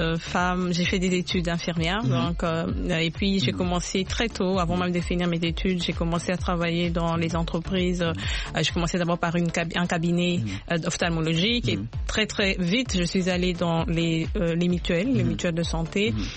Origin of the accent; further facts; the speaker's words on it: DR Congo; Non, je viens du Congo.